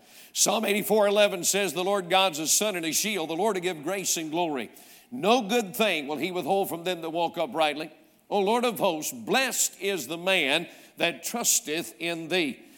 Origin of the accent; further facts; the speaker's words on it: North Carolina, United States; born there; I was born in North Carolina.